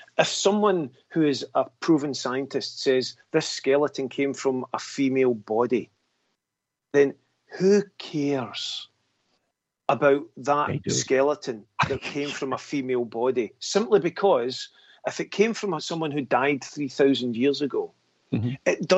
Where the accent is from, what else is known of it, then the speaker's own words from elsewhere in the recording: Scotland, United Kingdom; I've had my money refused. I've had Scottish notes refused down in England.